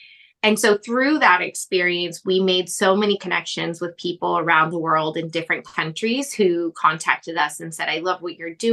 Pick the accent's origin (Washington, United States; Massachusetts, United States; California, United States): Washington, United States; Seattle; And I told you, I'm from Seattle. And there is this curse that everybody says people from Seattle have, where they take the rain with them everywhere.